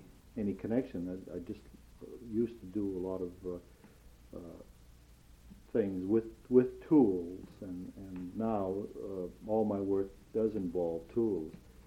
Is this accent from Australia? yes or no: no; Maine, United States; living in Maine, I come from Maine and was born and raised in Maine